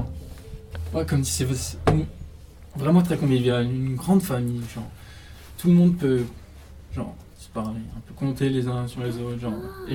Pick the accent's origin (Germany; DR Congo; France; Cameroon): France; Strasbourg, Grand Est; Je viens d'Alsace, Strasbourg.